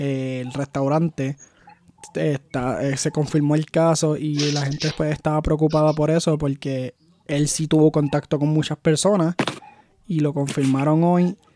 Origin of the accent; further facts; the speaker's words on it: Puerto Rico; Como puertorriqueño y como mundo entero.